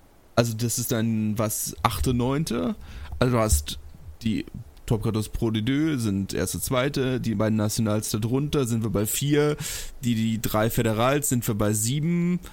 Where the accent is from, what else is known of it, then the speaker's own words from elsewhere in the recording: Berlin, Germany; wir kommen beide aus Berlin.